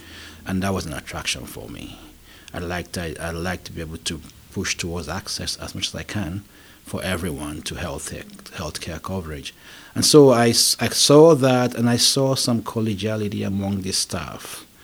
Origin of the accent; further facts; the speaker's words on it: Nigeria; now in Lethbridge, Canada; First, I grew up in Nigeria. I grew up in a couple of countries